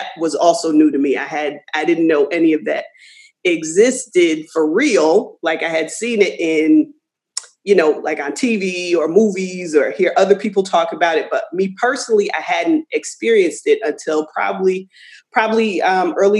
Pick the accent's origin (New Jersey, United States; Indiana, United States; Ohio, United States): New Jersey, United States; now in Charlotte, United States; I currently live in Charlotte, North Carolina, but I'm originally from Jersey and living in mostly North Jersey, but definitely, I guess, kind of my experience is both in the city of Jersey and kind of the suburbs of Jersey.